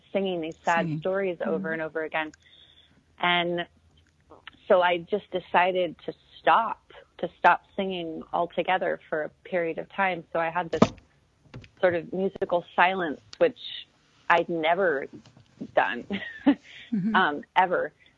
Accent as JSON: {"language": "English", "town": "Los Angeles", "region": "California", "country": "United States", "also_born_or_lived": "East Coast", "said": "I'm from Los Angeles, but I had been living on the East Coast, and I moved back"}